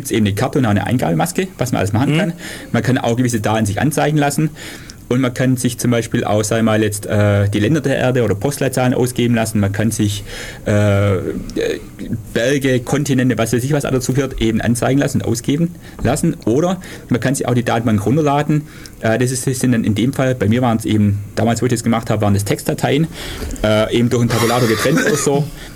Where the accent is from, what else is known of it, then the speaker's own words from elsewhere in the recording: Süßen, Baden-Württemberg, Germany; bei mir war zum Beispiel, glaube ich, Blaubeuren oder Süßen, wo ich herkomme, war nicht drin.